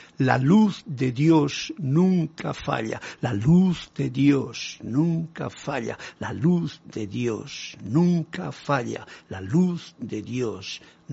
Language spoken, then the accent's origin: Spanish; San Carlos, Maldonado, Uruguay; de San Carlos, Uruguay.